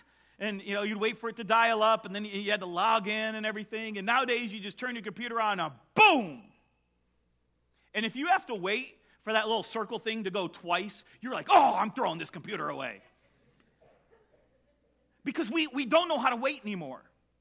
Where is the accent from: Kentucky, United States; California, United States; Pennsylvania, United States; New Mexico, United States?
California, United States; now in Michigan, United States; When I grew up in California, We had earthquake drills once a month.